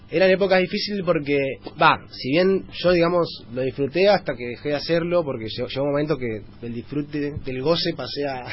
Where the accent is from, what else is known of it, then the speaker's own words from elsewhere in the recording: Wilde, Buenos Aires Province, Argentina; tal vez en una radio de mi pueblo, como me gusta decirle a mí, en Wilde